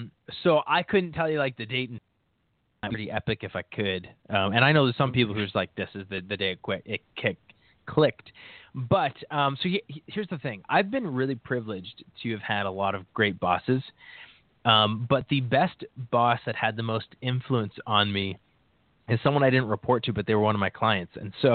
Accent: Ontario, Canada; I had just moved out to Alberta. I'm from Ontario originally.

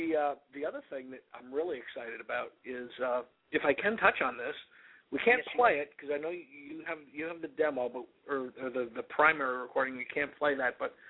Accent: Ho-Ho-Kus, New Jersey, United States; moved away as an adult; now in Key West, United States; although I was raised in New Jersey, in northern New Jersey, in a little town called Hohokus. I was raised there, but I came here, you know, just after I turned 20

